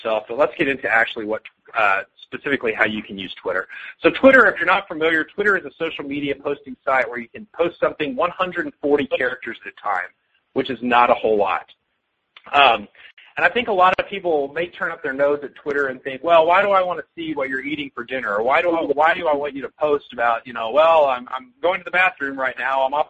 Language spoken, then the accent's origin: English; Texas, United States; I'm from West Texas. It's a very conservative area.